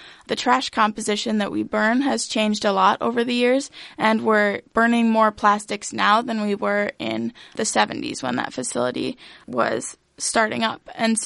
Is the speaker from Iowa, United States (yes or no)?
yes; Ames, Iowa, United States; I have a lot of connections from growing up in Ames for the past 20 years